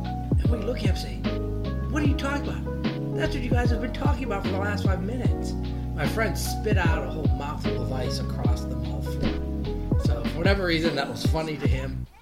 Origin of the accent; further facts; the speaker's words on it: Johnstown, Pennsylvania, United States; Johnstown, Pennsylvania, which is in western Pennsylvania.